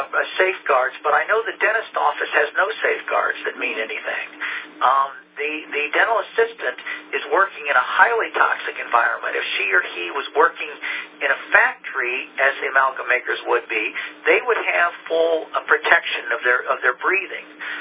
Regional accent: Ohio, United States; I grew up in Ohio, and then there was a point nobody could swim in Lake Erie because it was so polluted.

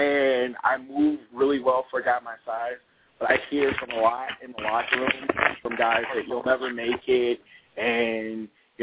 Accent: Hammond, Indiana, United States; Hey, I'm from Hammond, Indiana.

